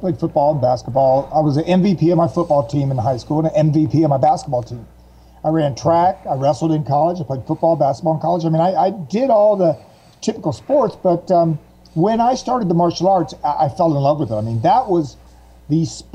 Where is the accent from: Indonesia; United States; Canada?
United States; Florida; Actually, I was from Florida, but I was attending the U.S. Coast Guard Academy in New London, Connecticut.